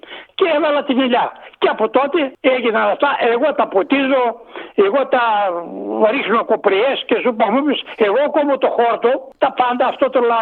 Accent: Katerini, Central Macedonia, Greece; στα μέρη μας είχαμε ελιές. Εγώ είμαι από χωριό κοντά προς τον Πλαταμόλα πλευρά

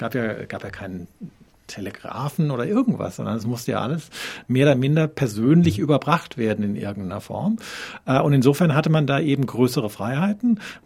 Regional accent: Baden-Württemberg, Germany; also ich bin in Baden groß geworden, zwischen Elsass und Baden

